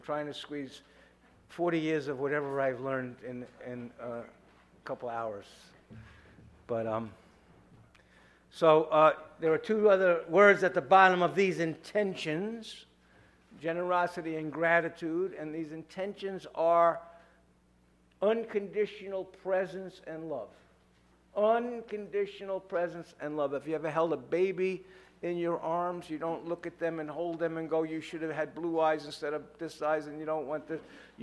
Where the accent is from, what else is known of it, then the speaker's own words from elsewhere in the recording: New York, United States; I've tried my whole life as a New Yorker, and it doesn't work.